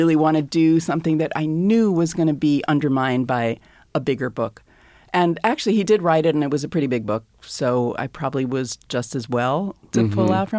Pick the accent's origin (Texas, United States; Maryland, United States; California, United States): Maryland, United States; Takoma Park; And I wasn't even from Baltimore. I was from Tacoma Park, Maryland, but that's okay.